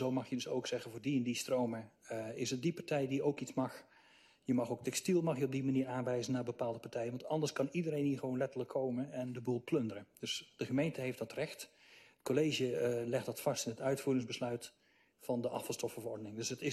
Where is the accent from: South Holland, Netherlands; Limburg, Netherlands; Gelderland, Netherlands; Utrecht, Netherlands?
Limburg, Netherlands; Roermond; Ik kom zelf uit Roermond, dat is aan de Duitse kant. Ik ben een Duits grensgeval, om het zo maar uit te drukken.